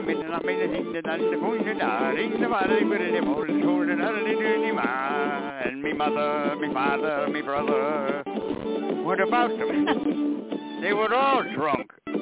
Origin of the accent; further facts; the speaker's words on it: Ireland; Well, I'm not Spanish, I'm an Irishman, so who cares?